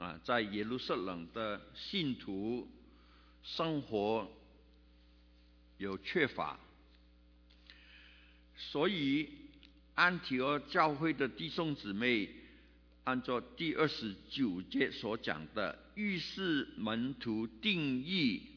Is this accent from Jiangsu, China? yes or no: no; Guangdong, China; accent: Cantonese; 因为我的广东口音一念了圣经变成味经了